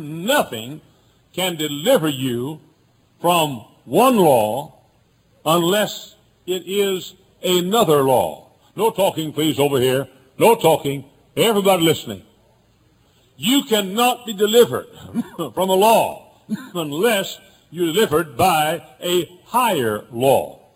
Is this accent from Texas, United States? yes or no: yes; Texas, United States; now in Indiana, United States; For example, when I we came from Texas over 23 years ago to this area.